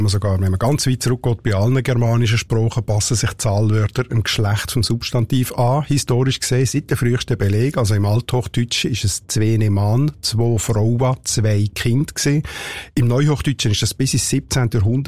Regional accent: Northwestern Switzerland, Switzerland; Aber nördlich geht das weiter bis in die Gegend, wo ich herkomme, also bis Nordwestschweiz

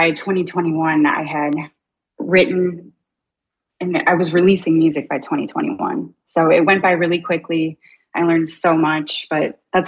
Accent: Detroit, Michigan, United States; moved away as an adult; I was a late bloomer. I'm from Detroit. I did go to some clubs there, but I left when I was about 18 or 19.

